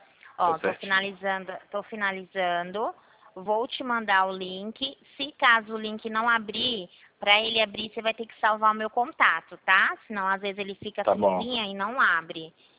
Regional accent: Campinas, São Paulo, Brazil; Eu sou aqui de São Paulo, de Campinas.

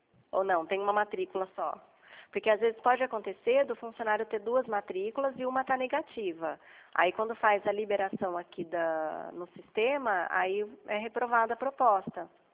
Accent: São Paulo, Brazil; Isso, eu sou do estado de São Paulo.

